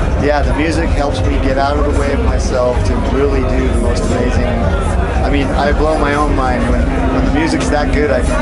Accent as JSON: {"language": "English", "town": "Santa Cruz", "region": "California", "country": "United States", "said": "I'm from Santa Cruz, California"}